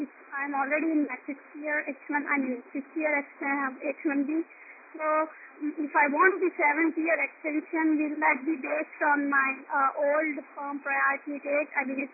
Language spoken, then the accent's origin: English; India; I'm from India only, so just did my education from Massachusetts.